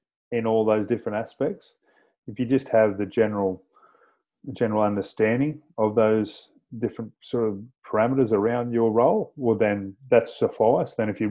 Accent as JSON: {"language": "English", "town": "Batemans Bay", "region": "New South Wales", "country": "Australia", "tie": "born or raised there", "moved": "yes", "said": "I was playing in my hometown of Batemans Bay and just grew up through there playing junior football. Then moved to Canberra, played in the local competition there in Canberra."}